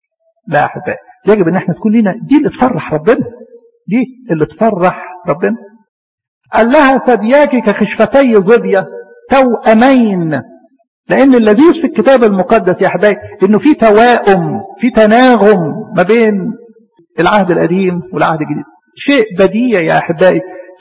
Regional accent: Egypt

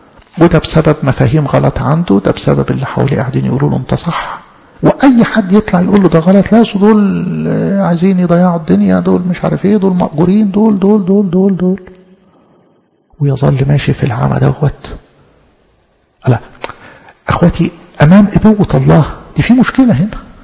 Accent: Alexandria, Alexandria Governorate, Egypt; يعني عندنا في اسكندرية في مصر يسموه صوان صالة عزاء

